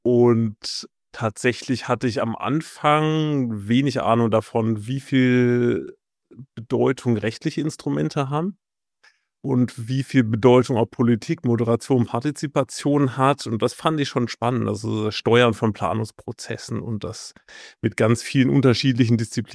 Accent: Heidelberg, Baden-Württemberg, Germany; also born or lived in Oxford, United Kingdom; Wie gesagt, aufgewachsen in Heidelberg und da diese ersten Ideen mit der Schule und Praktika.

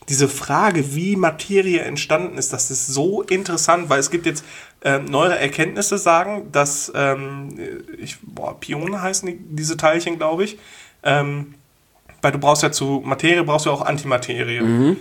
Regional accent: Wulfen, North Rhine-Westphalia, Germany; Ja, also da, wo ich aufgewachsen bin, in Wulfen, da hast du ja das Munitionsdepot, die Muna.

